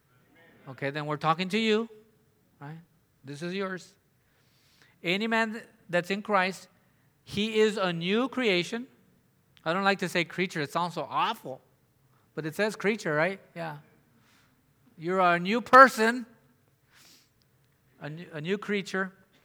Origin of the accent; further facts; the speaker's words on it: Donna, Texas, United States; I grew up in Donna. Our address was 205 South 25th Street.